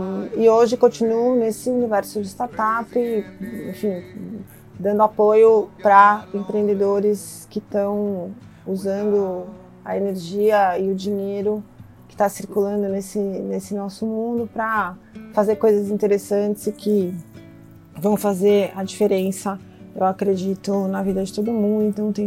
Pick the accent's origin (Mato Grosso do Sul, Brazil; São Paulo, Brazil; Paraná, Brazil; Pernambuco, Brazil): São Paulo, Brazil; accent: São Paulo; Sou paulistana, nascida e criada na cidade de São Paulo, como deve estar dando para perceber pelo meu sotaque. Sou casada, não tenho filhos